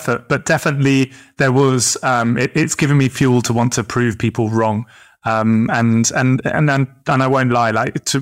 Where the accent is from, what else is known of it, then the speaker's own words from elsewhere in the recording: Portsmouth, South East England, United Kingdom; But no, I grew up in Portsmouth on the south coast of England, and, you know, a nice middle-class family.